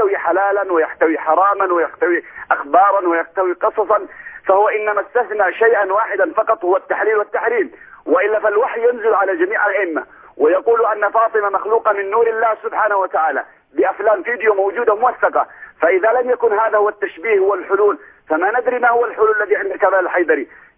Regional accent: Yemen; لتحرق سمعته عند كثير من الناس عندنا في اليمن وغيرها

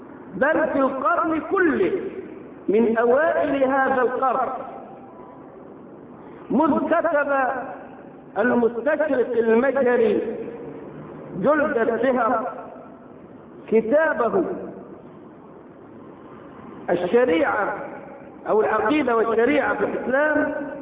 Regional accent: Egypt; تنشر في بلدنا مصر

